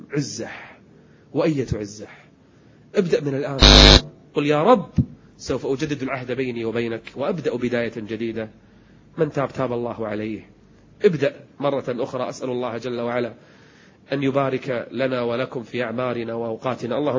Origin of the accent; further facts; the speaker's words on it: Kuwait; عندنا في الكويت